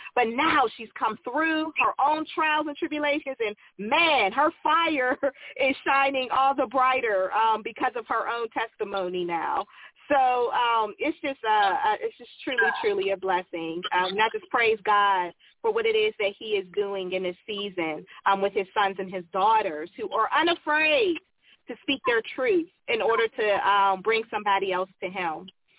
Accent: Pittsburgh, Pennsylvania, United States; I grew up in Lincoln, Lymington.

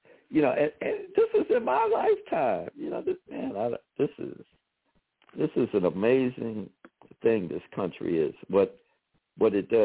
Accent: Chicago, Illinois, United States; Oh, I'm from Chicago.

